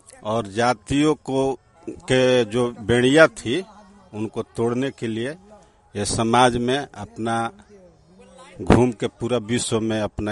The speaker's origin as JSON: {"language": "Hindi", "town": "Nat Umarpur", "region": "Bihar", "country": "India", "said": "ग्राम नाट उमरपुर पंचायत, जिला बक्सर।"}